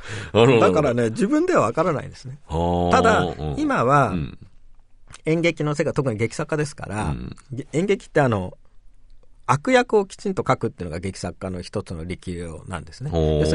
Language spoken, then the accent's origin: Japanese; Tokyo, Japan; 僕は東京の山手に育って